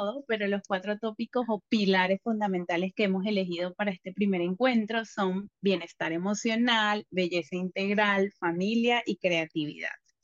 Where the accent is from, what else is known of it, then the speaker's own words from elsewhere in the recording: Venezuela; moved away as an adult; now in Lima, Peru; Soy venezolana, pero emigré a Perú hace 6 años. Estoy viviendo actualmente en Lima